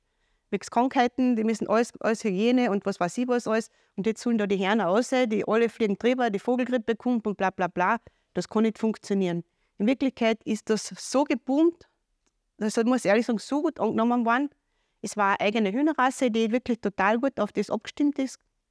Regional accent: Bavaria, Germany; Dann habe ich gedacht, ich bin Bayerin, ich muss jeden Tag kochen.

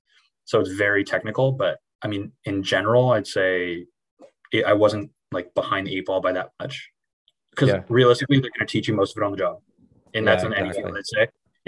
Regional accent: Montreal, Quebec, Canada; I mean, I'm from Montreal

